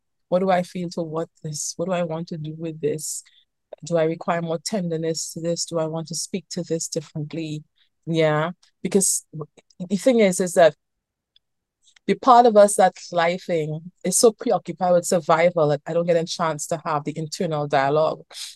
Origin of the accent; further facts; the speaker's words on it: Trinidad & Tobago; I'm from Trinidad and Tobago, and I think about the emergence of calypso music.